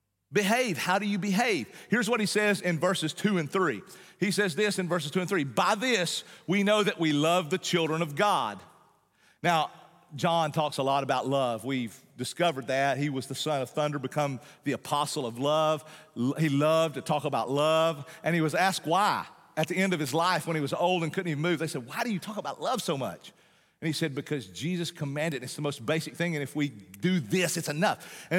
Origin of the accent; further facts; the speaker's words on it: Appalachia, United States; Where we're from the Appalachian Mountains, deep in the Appalachian Mountains.